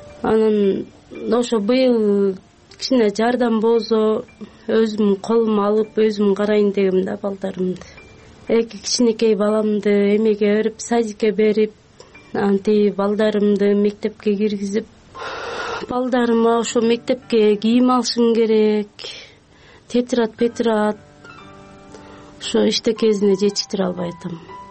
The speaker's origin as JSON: {"language": "Kyrgyz", "town": "Terek-Suu", "region": "Jalal-Abad Region", "country": "Kyrgyzstan", "tie": "born there", "lives_now": "Bishkek, Kyrgyzstan", "said": "Токтогул районунун Терек суу айылында туулгам. 35 жаштамын."}